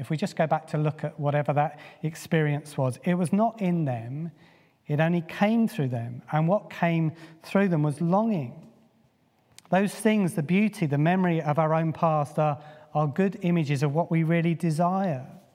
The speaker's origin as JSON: {"language": "English", "country": "United Kingdom", "accent": "British", "said": "well, it's probably my British accent."}